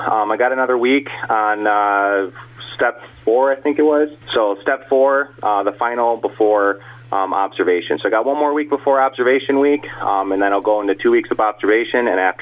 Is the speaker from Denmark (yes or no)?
no; New Berlin, Wisconsin, United States; Well, I'm originally from the Waukesha area, New Berlin to be more specific.